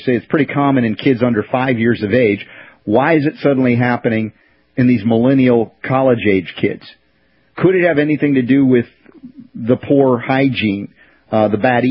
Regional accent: United States; and again, I count myself as an American, but man, hopefully not as stupid as I once was

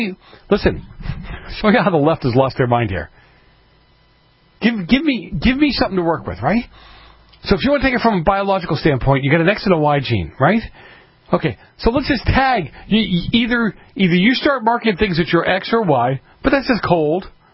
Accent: Boston, Massachusetts, United States; You know, I used to joke that I'm from Boston, and I'm from the city.

